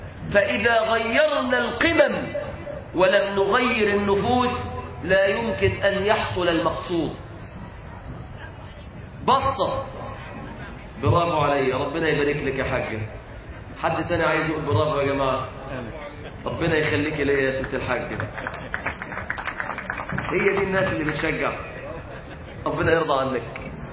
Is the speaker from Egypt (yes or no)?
yes; Egypt